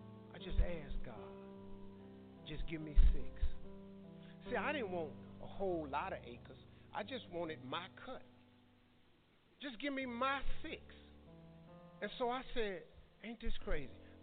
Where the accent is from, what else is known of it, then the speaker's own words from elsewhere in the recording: Cleveland, Ohio, United States; I'm from Cleveland. I do things. I don't want no trouble.